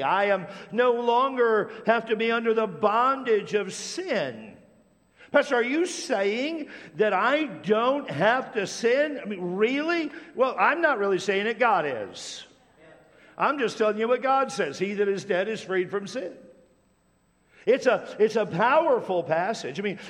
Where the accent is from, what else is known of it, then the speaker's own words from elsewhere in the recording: Tacoma, Washington, United States; when I was a kid growing up in Tacoma, Washington, I was kind of at the height of the Cold War.